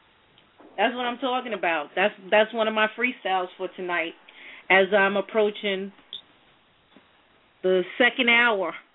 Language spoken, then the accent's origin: English; Brooklyn, New York, United States; accent: Brooklyn; even though I'm teased about my hard Brooklyn accent, I love it.